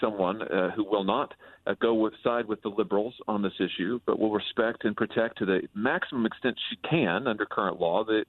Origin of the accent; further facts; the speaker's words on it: Missouri, United States; like my home state of Missouri